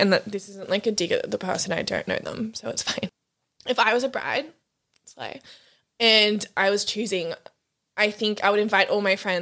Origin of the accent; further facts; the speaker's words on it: Australia; especially where we grew up in Australia, tanning culture